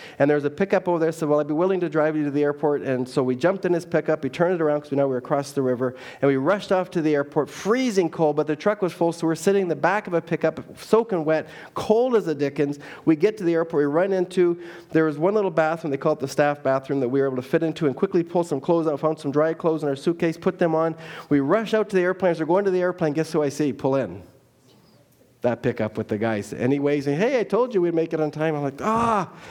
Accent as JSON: {"language": "English", "country": "Canada", "said": "he walks up to me and says, where are you from? I said, well, I'm from Canada."}